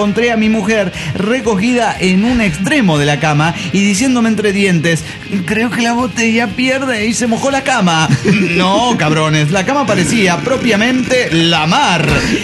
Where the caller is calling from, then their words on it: Oaxaca, Mexico; de Oaxaca, residente en Monterrey.